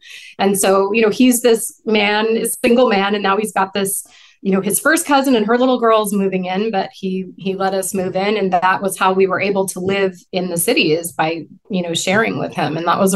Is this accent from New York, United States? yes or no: yes; New York City, New York, United States; so many insane, insane things happened growing up in New York in the '80s.